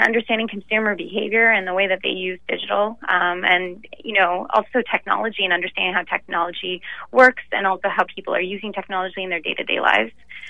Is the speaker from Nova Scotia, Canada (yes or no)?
yes; Halifax, Nova Scotia, Canada; So I grew up in Halifax, knew I wanted to be in advertising for a long time.